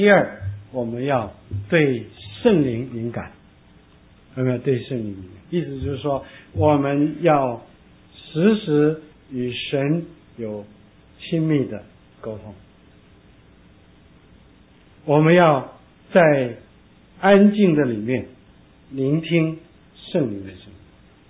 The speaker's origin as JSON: {"language": "Chinese", "country": "South Korea", "also_born_or_lived": "Hong Kong", "accent": "Shandong dialect", "lives_now": "United States", "said": "那神第一件事情就是把我从韩国送到香港，本来是要去台湾。那我不会说国语，但是我的山东话跟国语差不多，所以稍微扭一扭就可以讲。"}